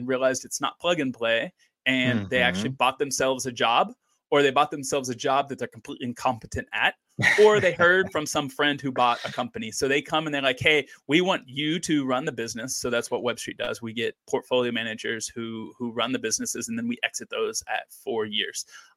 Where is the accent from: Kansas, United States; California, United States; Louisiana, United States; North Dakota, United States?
Kansas, United States; also born or lived in Chile; And then my personal story is I'm from Kansas, spent half of my life in South America where I met my wife.